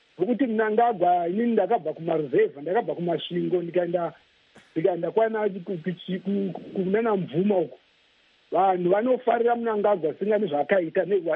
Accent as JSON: {"language": "English", "country": "Botswana", "said": "Hey, I'm from Botswana."}